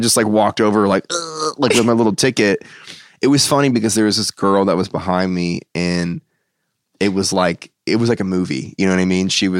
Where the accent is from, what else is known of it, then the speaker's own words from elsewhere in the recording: Washington, D.C. area, United States; So I'm from outside DC. I went to school in Ohio and then I moved here for